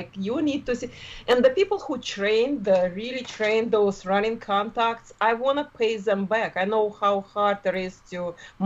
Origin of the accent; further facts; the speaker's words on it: Russia; English is a second language; moved away; Yeah, originally from Russia. I'm here with my family for 30 years. So it's a long time. I just will have my accent. I guess it's never go away.